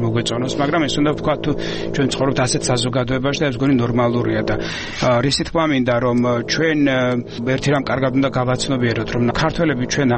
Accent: Samegrelo-Zemo Svaneti, Georgia; მეც ასე ვთქვათ მეზობელი კუთხიდან ვარ სამეგრელოდან ვარ წარმოშობილი

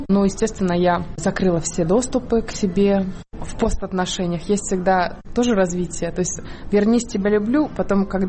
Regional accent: Kemerovo, Kemerovo Oblast, Russia; born there; Я родилась в Кемерово, в Сибири.

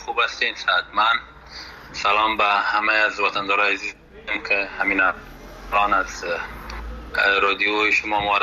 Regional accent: Afghanistan

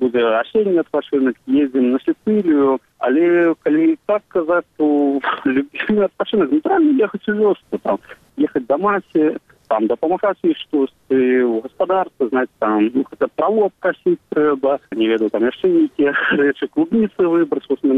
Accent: Minsk Region, Belarus; Я сам з Барысаўскага раёну.

